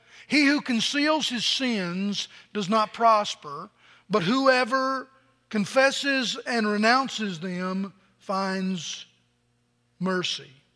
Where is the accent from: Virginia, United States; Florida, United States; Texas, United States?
Virginia, United States; somebody from Southwest Virginia, born and raised in Appalachia, Southwest Virginia, my grandfather always said that Virginia looked like a bird that died and fell over on its beak.